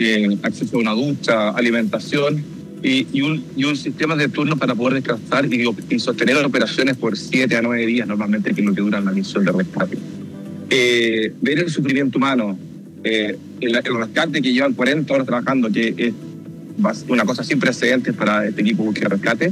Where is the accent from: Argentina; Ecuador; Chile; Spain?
Chile; Como chilenos lo hemos vivido tantas veces